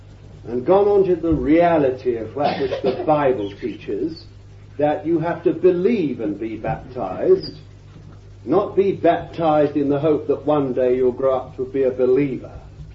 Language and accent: English; London, United Kingdom; born there; I am not an Englishman. I was born in London. An Englishman of the Englishmen, I should think. But I'm not an Englishman anymore.